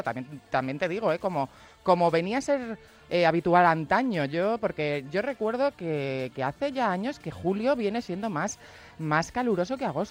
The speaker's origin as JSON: {"language": "Spanish", "town": "Sigüenza", "region": "Castilla-La Mancha", "country": "Spain", "tie": "born or raised there", "said": "Bueno, el frío que hace en mi pueblo, en Sigüenza, muchas veces ha salido en las noticias"}